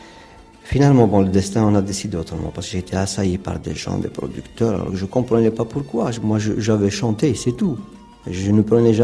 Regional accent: Algeria; Je suis algérien. Je n'y peux rien. J'appartiens à un pays qui est en guerre.

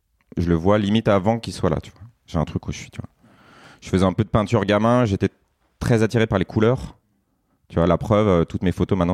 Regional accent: Annecy, Auvergne-Rhône-Alpes, France; born there; now in Paris, France; J'ai 37 ans, je suis français, je suis né à Annecy, ville que tu connais, et j'habite à Paris depuis 15 ans maintenant.

